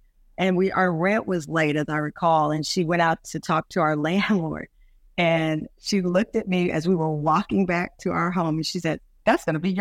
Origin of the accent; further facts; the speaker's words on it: Luley, Texas, United States; I'm from the South. I'm from Luley, Texas, where I'm born, and everyone there will call you out by what you're wearing.